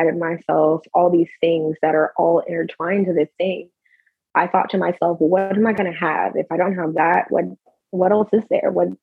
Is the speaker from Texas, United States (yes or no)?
yes; Texas, United States; now in Alaska, United States; I was born and raised in Texas.